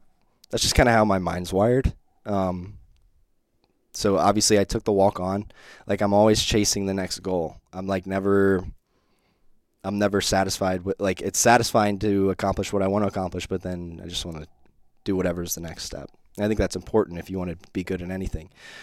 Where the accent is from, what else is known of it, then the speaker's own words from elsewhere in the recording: Cincinnati, Ohio, United States; I grew up in Cincinnati, so I grew up around Miami, followed Miami, believe it or not.